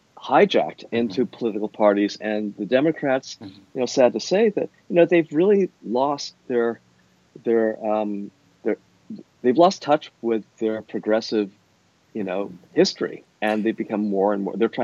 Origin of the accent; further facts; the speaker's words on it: California, United States; I grew up in the East Bay and I went to Berkeley